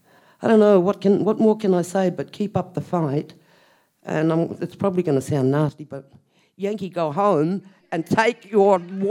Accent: Ceduna, South Australia, Australia; from Ceduna, far west coast, South Australia.

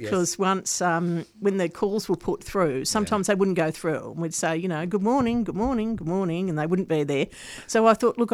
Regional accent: Sydney, New South Wales, Australia; moved away as an adult; also born or lived in Brisbane; now in Melbourne, Australia; No, I lived in Brisbane for 18 months, but I grew up in Sydney and I left Sydney when I was about 19 and went to Brisbane for 2 years.

